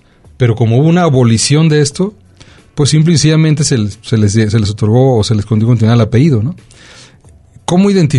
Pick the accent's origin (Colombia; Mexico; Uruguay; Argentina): Mexico; los mexicanos